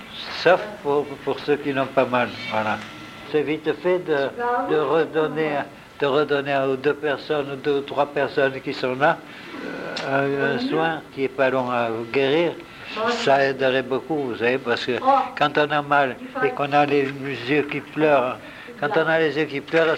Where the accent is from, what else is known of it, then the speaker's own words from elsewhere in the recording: Marseille, Provence-Alpes-Côte d'Azur, France; born there; Et je suis née à Marseille.